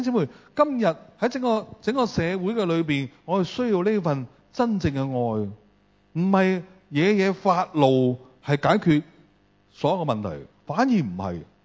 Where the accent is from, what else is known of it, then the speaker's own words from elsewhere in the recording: China; 我中国人的说话讲得很好啊